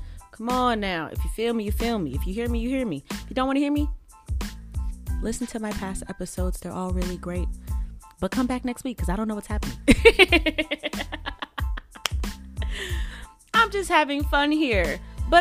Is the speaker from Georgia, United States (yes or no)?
yes; Atlanta, Georgia, United States; I have run into a plethora of people. I'd be like, oh, I'm from Atlanta.